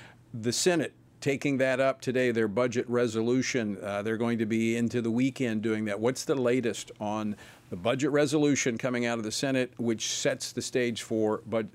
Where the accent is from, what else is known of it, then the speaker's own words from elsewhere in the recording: Louisiana, United States; We've seen a lot of manufacturing in my home state of Louisiana.